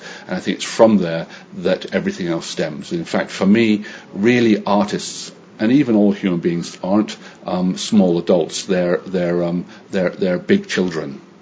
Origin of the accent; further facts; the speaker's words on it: United States; That I'm an American.